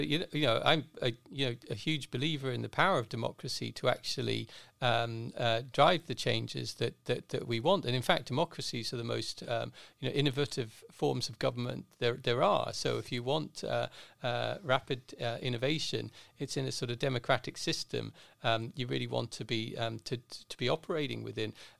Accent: Ireland; my home country, Ireland

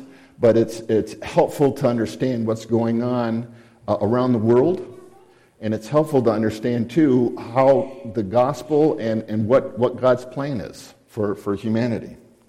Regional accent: Wisconsin, United States; also born or lived in Minnesota; Very different duck hunting than I was brought up here in Wisconsin, in Minnesota.

